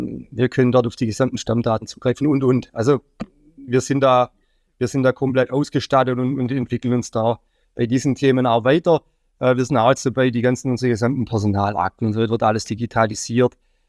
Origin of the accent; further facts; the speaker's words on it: Baden-Württemberg, Germany; Ich komme ursprünglich aus Baden-Württemberg